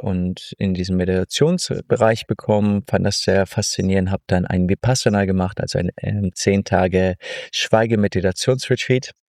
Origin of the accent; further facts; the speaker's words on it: Würzburg, Bavaria, Germany; Und dann bin ich 2019 wieder nach Deutschland, wieder in meine Heimat, nach Würzburg